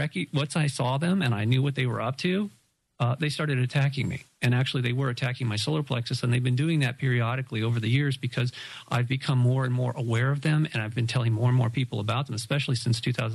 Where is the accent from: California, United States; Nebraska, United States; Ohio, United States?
California, United States; Malibu; They looked like ticks to me, because growing up in Malibu, a lot, you know, people and our pets would get infested with these ticks.